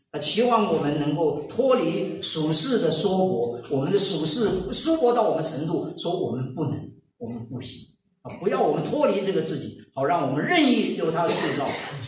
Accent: China

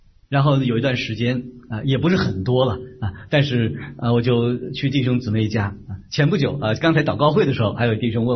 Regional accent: China; now in abroad; 对我们中国人来说这是不可理解的， 尤其我们过过苦日子的人

